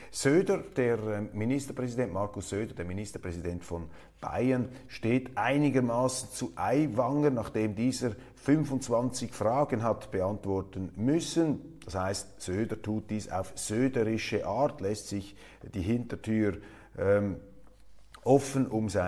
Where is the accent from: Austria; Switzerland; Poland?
Switzerland; Und als Schweizer kann man da einfach nur die Stirn runzeln.